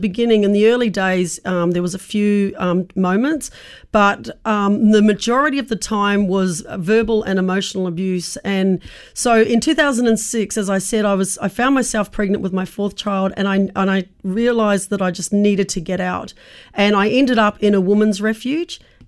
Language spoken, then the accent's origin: English; New Zealand; moved away; For me, in my case, I'm here from New Zealand, and so I had no family support here.